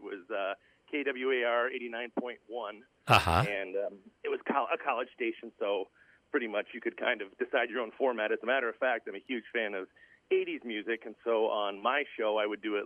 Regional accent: Spring Grove, Minnesota, United States; also born or lived in Cedar Rapids, Iowa; No, actually, I was born in Cedar Rapids, Iowa. Me and my older sister Lisa were both born there. And then Molly and Jason were born in Dubuque. So all of us were born in Iowa, but we were kind of raised in Spring Grove, Minnesota.

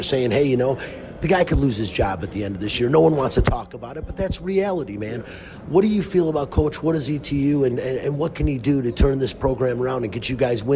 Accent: Michigan, United States; I'm from Michigan like you are, went to Michigan State.

